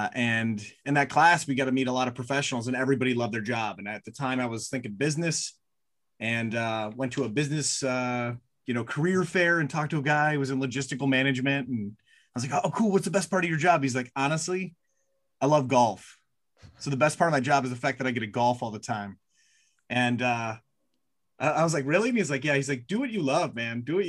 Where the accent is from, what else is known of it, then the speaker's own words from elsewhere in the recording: Michigan, United States; growing up in Michigan, you know, you don't necessarily know everything there is to know about what's going on in the East Coast.